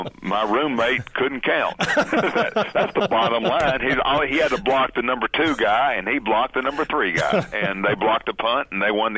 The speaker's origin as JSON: {"language": "English", "region": "Alabama", "country": "United States", "said": "I guess since I'm from Alabama, we're going to have an interpreter so your listeners can understand what we're talking about."}